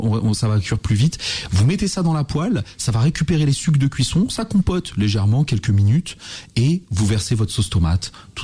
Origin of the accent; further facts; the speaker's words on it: Kabylie, Algeria; Ouais, on va chez moi, en Kabylie.